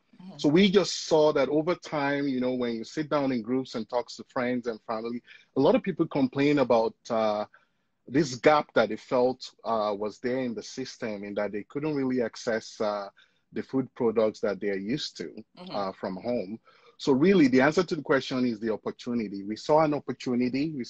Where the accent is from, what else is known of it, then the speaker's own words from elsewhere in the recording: Nigeria; now in Canada; I'm a Nigerian Canadian.